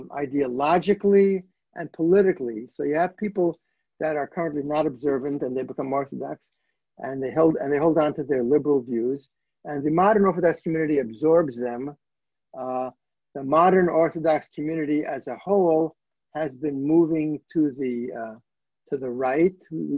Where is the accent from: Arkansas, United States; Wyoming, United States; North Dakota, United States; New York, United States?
New York, United States; Flatbush; When I grew up in Flatbush